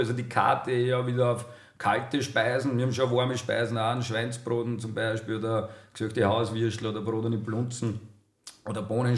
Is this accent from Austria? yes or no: yes; Burgenland, Austria; tut man sich ein bisschen schwer als Burgenländer